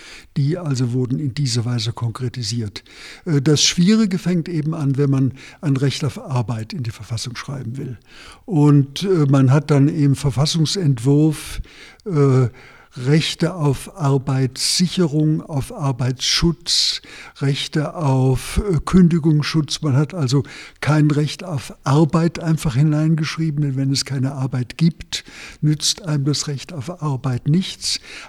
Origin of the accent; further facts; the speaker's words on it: West Germany, Germany; Ich war nicht der einzige Berater aus dem Westen